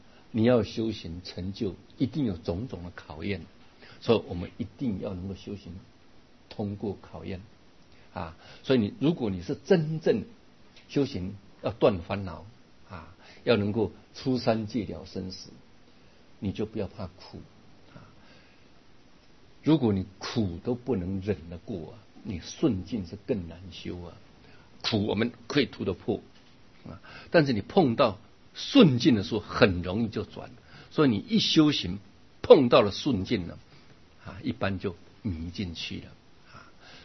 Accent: China; 那我们中国人也喜欢这个88这两个字

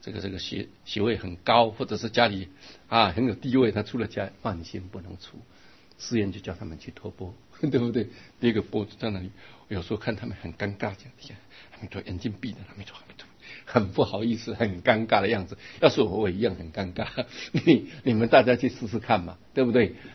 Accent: China; 因为我们中国人觉得跟他行乞好像很没面子

